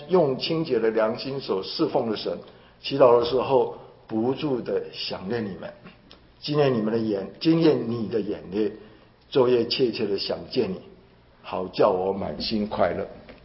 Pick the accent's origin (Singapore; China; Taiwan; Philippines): China; 我也是很羡慕我们中国人，我们尤其主里的弟兄姐妹一见面平安平安